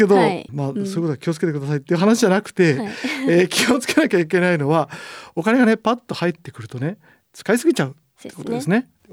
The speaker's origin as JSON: {"language": "Japanese", "town": "Nagoya", "region": "Aichi", "country": "Japan", "tie": "born or raised there", "moved": "as an adult", "lives_now": "Tokyo, Japan", "said": "名古屋の生まれなんですよね。で、大学まで名古屋だったので、就職で東京に出てきたんですけど"}